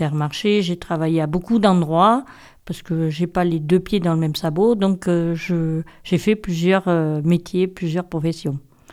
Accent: Villamblard, Nouvelle-Aquitaine, France; born there; moi, je suis née à Villamblard. J'ai trois frères et trois sœurs. Ma maman est de La Rochelle et mon papa est de Villamblard.

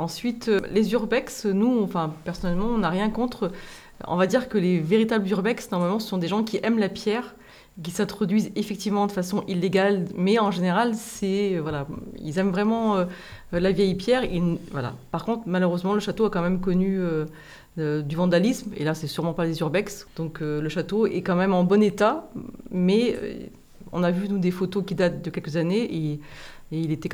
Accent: Saint-Sulpice-de-Roumagnac, Nouvelle-Aquitaine, France; also born or lived in Bergerac; moi je suis née à Bergerac et j'ai grandi à Saint-Sulpice-de-Romagnac, qui est un petit village qui est à environ un quart d'heure de Tocane.

